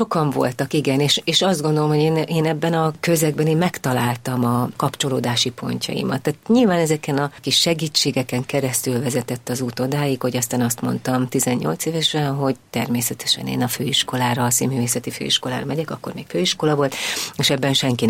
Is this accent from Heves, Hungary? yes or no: yes; Gyöngyös, Heves, Hungary; 1966-ban születtem Gyöngyösön, a nővérem 4 évvel idősebb nálam, édesapám bíró volt akkor Gyöngyösön